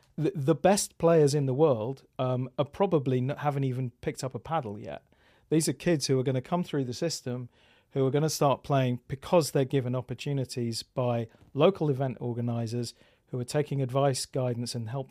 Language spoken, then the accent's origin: English; United Kingdom; now in Austin, United States; Hey, I'm British, living in Austin. Every time I open my mouth, I think I offend people in this city.